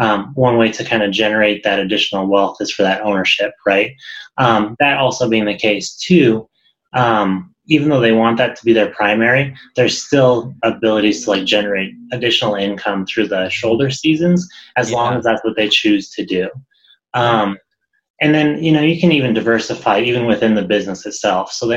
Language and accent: English; Gunnison, Colorado, United States; I grew up in Gunnison, Colorado originally, know the industry, know the people.